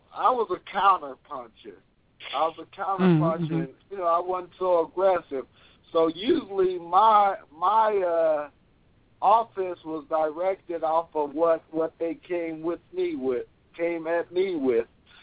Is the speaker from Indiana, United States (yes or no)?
yes; Indianapolis, Indiana, United States; I won in my hometown of Indianapolis, Indiana.